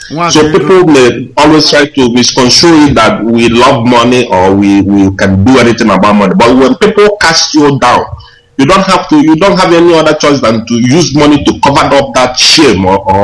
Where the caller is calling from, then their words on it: Malaysia; Yes, I'm calling from Malaysia.